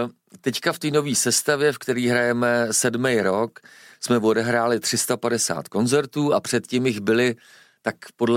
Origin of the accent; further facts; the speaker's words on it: East Bohemia, Czechia; Ano, já jsem právě z Podkrkonoší, z východních Čech a tam je to krajová specialita a proto ji mám rád.